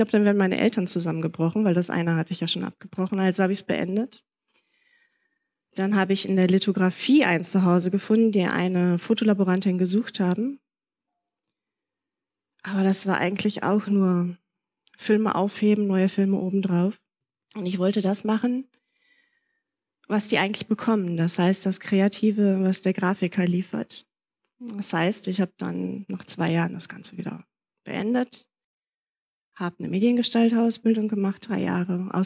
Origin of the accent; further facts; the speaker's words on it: Bottrop, North Rhine-Westphalia, Germany; Ich wurde geboren in Bottrop. Das ist 20 Kilometer von hier. Auch im Ruhrgebiet. Bin aufgewachsen in einer Brennpunktsiedlung, war auch an einer Brennpunktschule, überwiegend mit Heimkindern.